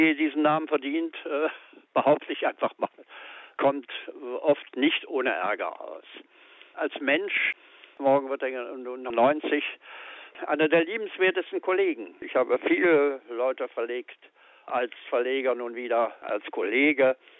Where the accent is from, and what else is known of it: East Germany, Germany; moved away as an adult